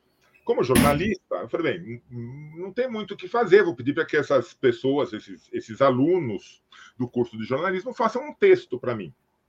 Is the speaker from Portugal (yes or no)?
no; Italy; Portuguese is a second language; Eu, como bom italiano, sei que de vez em quando eu atropelo as palavras